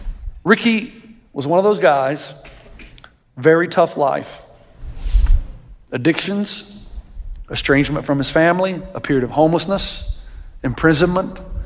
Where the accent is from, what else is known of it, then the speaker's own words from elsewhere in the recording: United States; It's the 4th of July. I'm an American. Where's my hamburger?